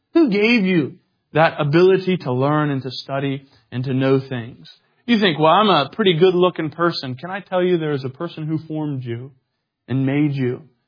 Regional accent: United States; Now, I'm an American, so don't throw stones at me.

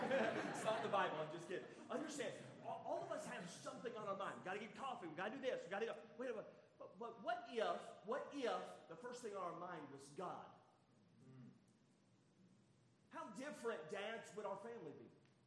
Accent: United States; I grew up in North Carolina, Alabama my whole life, and I remember working in North Carolina

